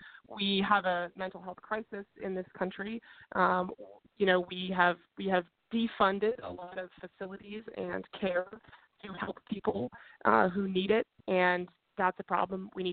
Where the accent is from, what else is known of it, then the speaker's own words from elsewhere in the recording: Encinitas, California, United States; I'm really proud of the city of San Diego and my hometown. I'm actually Encinitas, which is a suburb of San Diego in North San Diego County.